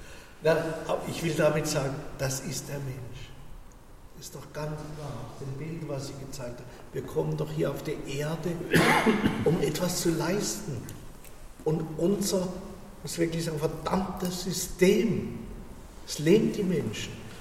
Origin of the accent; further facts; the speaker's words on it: Lörrach, Baden-Württemberg, Germany; Ich komme immer aus Lörrach.